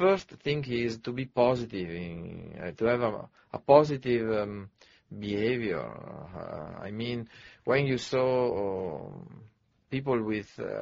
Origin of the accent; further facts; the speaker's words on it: Veneto, Italy; English is a second language; now in China; I am coming from Italy, nearby Venice, a beautiful city.